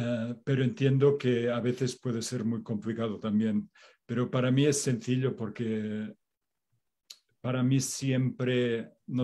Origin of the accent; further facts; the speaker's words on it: Catalonia, Spain; yo soy catalán de España y vine a América y aquí me quedé